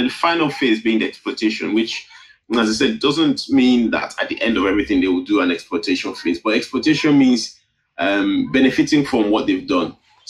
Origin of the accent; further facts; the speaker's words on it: Nigeria; And obviously, as a Nigerian, I've, you know, tried to apply some of what I've learned or what I've seen to what we have back home